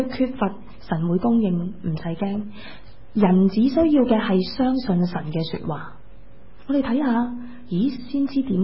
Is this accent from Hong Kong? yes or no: yes; Hong Kong; 同样今天我们香港人都面对经济的压力